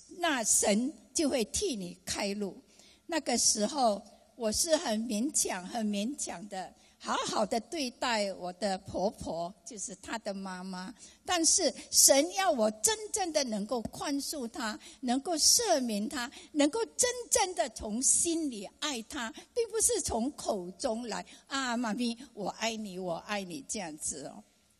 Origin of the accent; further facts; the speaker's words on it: Malaysia; moved away as an adult; now in Australia; 我在80的年代的时候，我们就开始想要移民，我是从马来西亚来